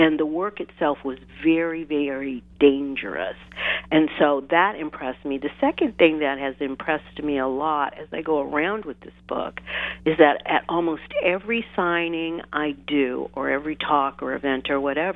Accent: Nebraska, United States; moved away as an adult; also born or lived in Missouri / Italy; now in Mississippi, United States; Yeah, I was born in Missouri and grew up in Nebraska, and I'd actually been living in Italy for 20 years before I moved sight unseen to Mississippi.

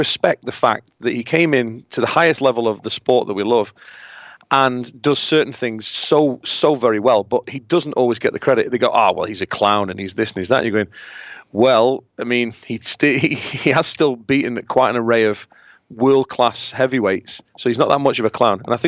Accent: United Kingdom; That's what was so great about being a British MMA fan, seeing him beat Rockhold and winning a title.

